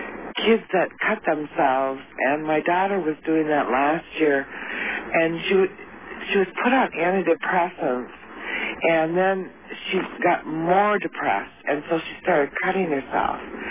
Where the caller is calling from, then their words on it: New Brighton, Minnesota, United States; I'm calling from New Brighton, Minnesota